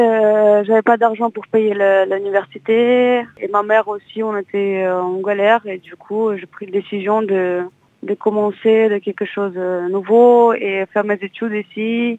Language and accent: French; Belarus; J'ai grandi à Biélorussie, mais j'étais souvent quand même en Arménie quand j'étais petite pour les vacances.